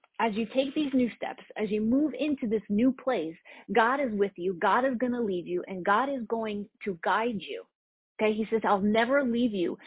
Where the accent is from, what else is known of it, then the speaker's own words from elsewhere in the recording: New Jersey, United States; now in North Carolina, United States; So I live in North Carolina, but originally I am from New Jersey, and the temperature was 75 here for us.